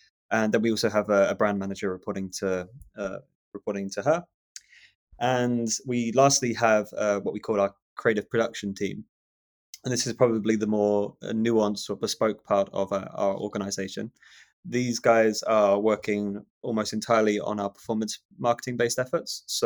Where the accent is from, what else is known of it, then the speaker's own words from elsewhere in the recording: London, United Kingdom; moved away as an adult; now in Copenhagen, Denmark; And then after a year, decided to sort of part ways with London, which is basically my hometown, and instead, uproot and move to Copenhagen.